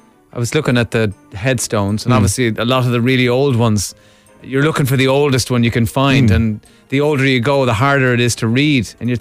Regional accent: Leinster, Ireland; I grew up outside of Dublin.

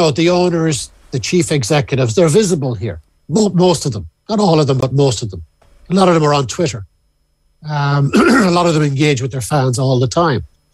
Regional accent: Ireland; I speak as an Irishman

